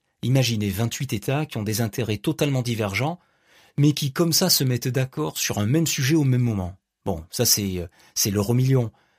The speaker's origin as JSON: {"language": "French", "country": "France", "said": "Moi, j'ai le droit, en tant que Français, de payer des impôts"}